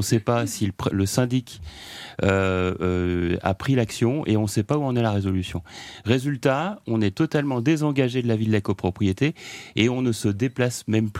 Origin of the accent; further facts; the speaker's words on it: Normandy, France; Moi, je suis normand d'origine